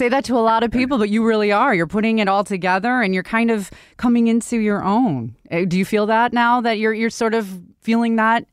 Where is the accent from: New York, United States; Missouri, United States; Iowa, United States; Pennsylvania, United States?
New York, United States; Buffalo; I grew up in Buffalo, so I'm kind of your neighbor, Buffalo, New York. We're sort of a little bit. I have a little bit of the accent that I've worked